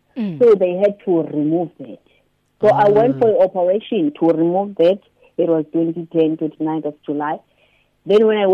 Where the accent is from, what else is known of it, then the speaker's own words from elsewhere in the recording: Eastern Cape, South Africa; now in Cape Town, South Africa; as you said. I'm from the Eastern Cape, but I'm currently in Cape Town.